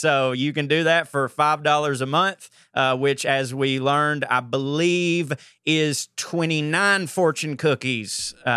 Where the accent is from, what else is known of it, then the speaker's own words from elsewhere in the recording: Georgia, United States; I can say it. I'm from Georgia.